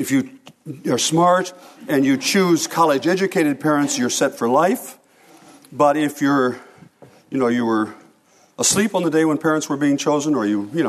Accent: Port Clinton, Ohio, United States; So when I was growing up in Port Clinton in the 1950s, it was sort of, you know, there was nobody very rich in town, nobody very poor in town. It was a modest town.

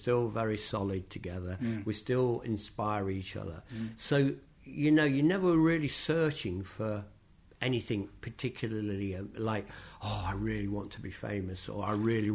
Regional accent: United Kingdom; he selected one from Italy, one from France, and one from Britain, and I was the one from Britain.

